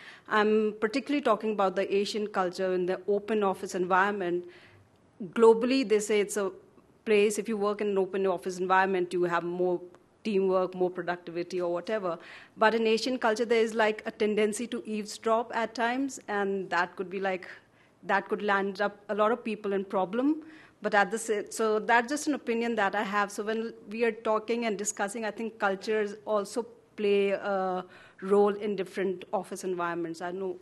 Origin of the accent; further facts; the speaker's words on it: India; I'm from India.